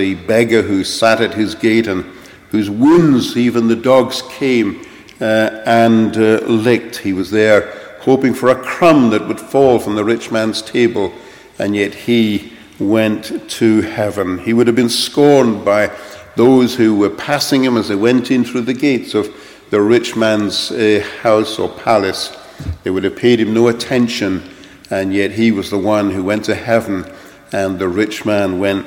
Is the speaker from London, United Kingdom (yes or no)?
yes; London, United Kingdom; I grew up in London, and when you go around the center of London, just as in the center of Edinburgh, there are many fine statues